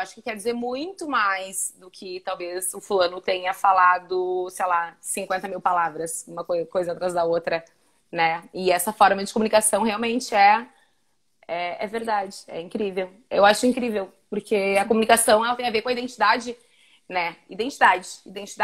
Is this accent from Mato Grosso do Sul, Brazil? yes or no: no; Pelotas, Rio Grande do Sul, Brazil; eu sou de Pelotas, né?